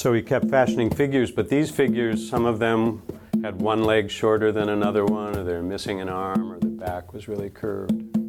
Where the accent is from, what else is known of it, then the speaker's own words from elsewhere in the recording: Minnesota, United States; You can tell I'm from Minnesota.